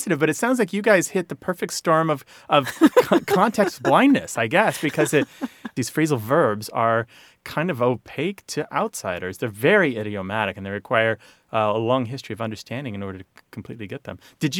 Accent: Midwest, United States; I grew up with this in the Midwest.

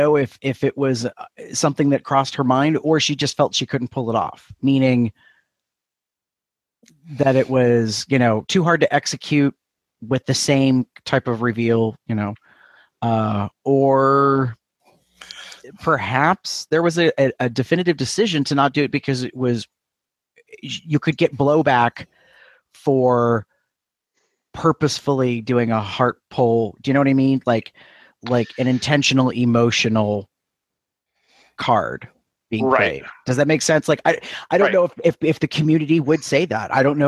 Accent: Erie, Pennsylvania, United States; I can get away with saying I'm from Erie because this is where I grew up. Even though I moved away, I came back.

